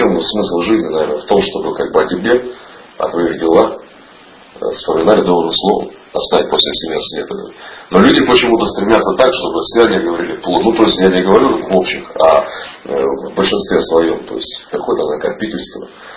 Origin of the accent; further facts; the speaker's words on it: Novokuznetsk, Kemerovo Oblast, Russia; Сам из Сибири, из города Новокузнецка, Западная Сибирь. Вот, до Москвы 2000 километров.